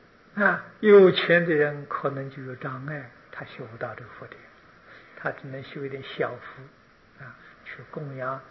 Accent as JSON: {"language": "Chinese", "country": "China", "said": "我们中国古圣先贤也知道，所谓是无欲则刚，有容乃大。"}